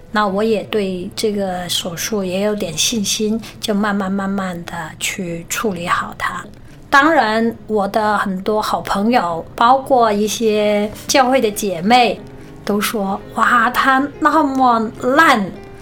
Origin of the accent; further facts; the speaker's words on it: Hong Kong; 因为我是香港人，很多人说你怎么会回大陆找个大陆仔